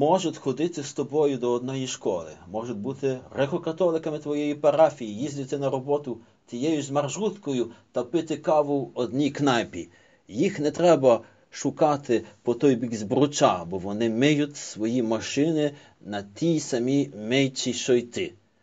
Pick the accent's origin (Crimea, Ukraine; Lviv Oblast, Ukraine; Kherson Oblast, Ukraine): Lviv Oblast, Ukraine; Lviv; З іншого боку, як галичанин, львів'янин, ну, є дволичною особою.